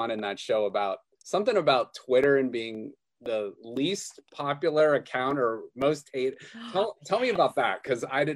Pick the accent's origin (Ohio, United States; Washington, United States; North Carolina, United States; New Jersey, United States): Ohio, United States; Boardman; we all kind of say, like, I'm from Boardman, so we say Youngstown